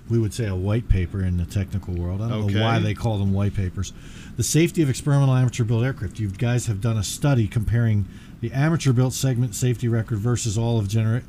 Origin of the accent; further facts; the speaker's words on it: Philadelphia, Pennsylvania, United States; We're from Philly, man. We'll enunciate nothing.